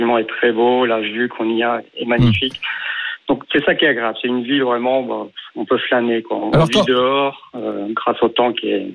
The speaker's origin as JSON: {"language": "French", "town": "Paris", "region": "Île-de-France", "country": "France", "said": "Moi, je venais de Paris."}